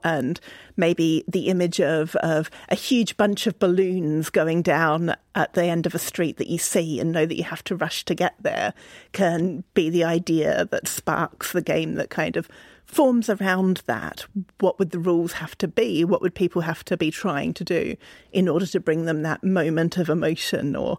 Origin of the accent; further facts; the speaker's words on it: Australia; now in United States; because I grew up in Australia and we don't really have attics there